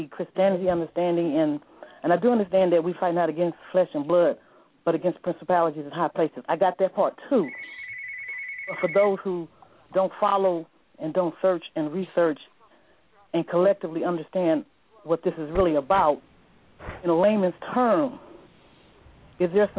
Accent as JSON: {"language": "English", "region": "Illinois", "country": "United States", "said": "I'm from Illinois."}